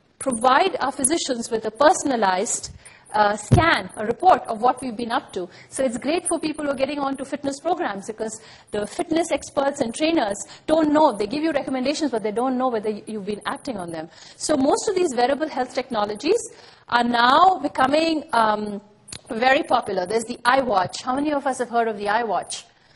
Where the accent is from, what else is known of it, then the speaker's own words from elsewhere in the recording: India; now in Montreal, Canada; I grew up in India, so I was a big fan of Star Trek. And I didn't know that I would land up in Montreal